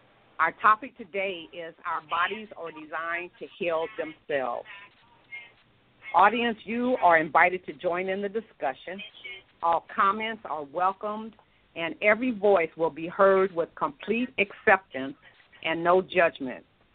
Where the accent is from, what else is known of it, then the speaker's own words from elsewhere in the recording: Watts, California, United States; I was raised in Watts, California.